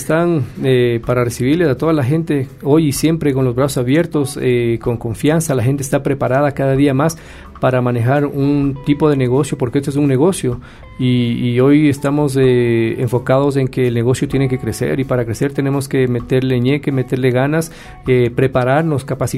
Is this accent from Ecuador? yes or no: yes; Ecuador; Y uno como ecuatoriano se siente contento ver a tanto extranjero.